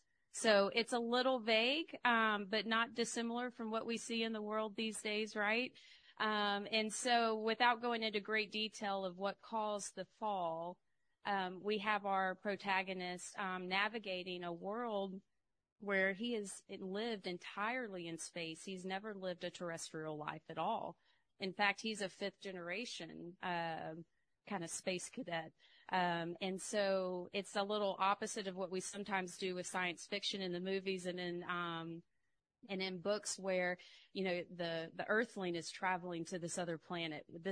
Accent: Louisiana, United States; because I grew up in Louisiana and go back to Louisiana often too, and I love writing the South.

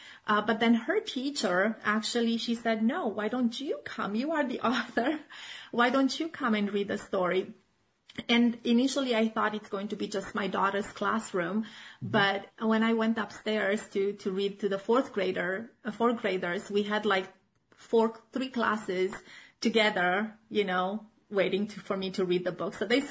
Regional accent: Romania; moved away as an adult; now in Germany; So I'm originally from Romania. Okay. I came to Germany in 2001.

